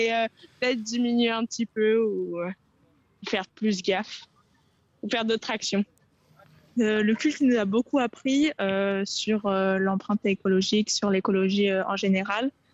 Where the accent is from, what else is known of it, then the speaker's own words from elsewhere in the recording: Grasse, Provence-Alpes-Côte d'Azur, France; je viens du sud de la France, dans la région PACA, à Grasse.